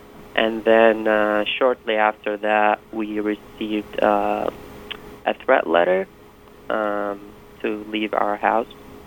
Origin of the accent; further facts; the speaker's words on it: Iraq; I come from the Mandaean community in Iraq.